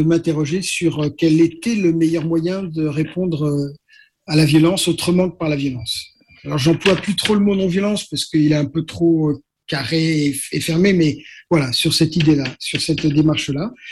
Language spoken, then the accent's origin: French; Corsica, France; Je pars chez moi en Corse vivre. Je vis 3 ans en Corse et puis dans mon village.